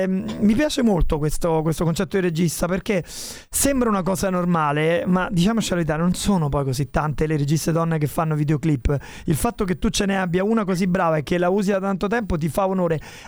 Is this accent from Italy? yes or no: yes; Rome, Lazio, Italy; Sai che da romano